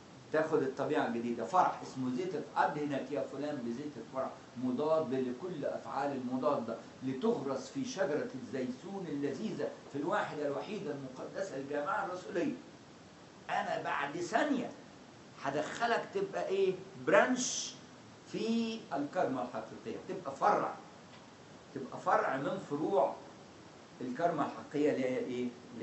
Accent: Egypt; احنا كمصريين ما كناش خدنا هذه النعمة ان احنا بقى مسيحيين، لاننا اصلا مش من شعب الله المختار في العهد القديم. احنا ولاد مصرايم ابن حام ابن نوح، احنا ولاد مصرايم

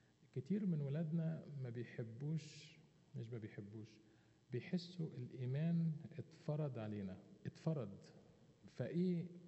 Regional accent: Egypt; moved away as an adult; احنا من مصر جايين

